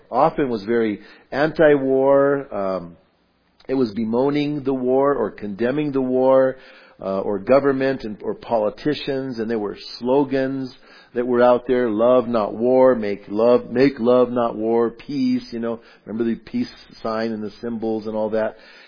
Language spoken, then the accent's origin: English; Bernalillo, New Mexico, United States; And I grew up in the town I grew up in Bernalillo, was interesting because right above Bernalillo, up on the hill, was a place called Placitas.